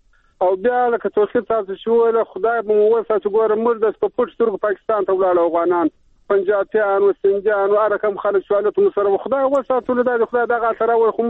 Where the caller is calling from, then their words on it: Kandahar, Afghanistan; له کندهار ولایت